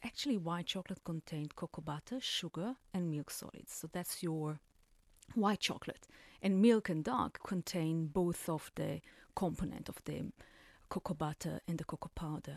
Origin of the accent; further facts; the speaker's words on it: Israel; It's actually an Israeli name. I'm from Israel originally.